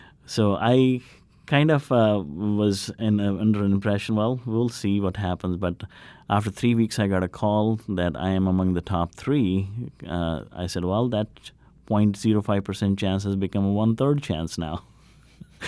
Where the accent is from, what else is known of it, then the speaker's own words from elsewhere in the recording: United States; And that's what I consider myself as an American.